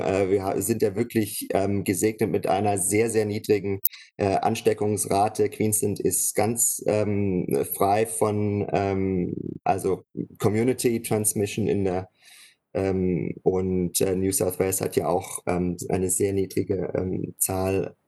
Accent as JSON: {"language": "German", "town": "Stuttgart", "region": "Baden-Württemberg", "country": "Germany", "tie": "born or raised there", "also_born_or_lived": "Berlin", "said": "Also ich bin geborener Schwabe, ich bin aus Stuttgart. Das hört man nicht, weil ich sehr lange in Berlin gelebt habe."}